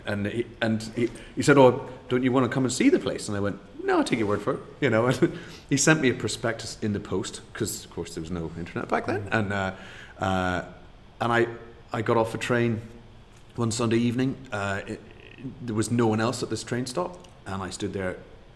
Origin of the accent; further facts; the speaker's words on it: Northern Ireland, United Kingdom; moved away as an adult; I came from Northern Ireland over here, had a full grant, full subsistence, they paid me to go to university